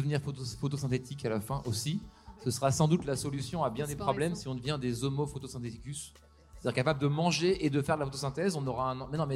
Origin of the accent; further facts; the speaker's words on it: Montreuil, Île-de-France, France; juste déjà de signaler que moi je suis moi-même de Montreuil, hein.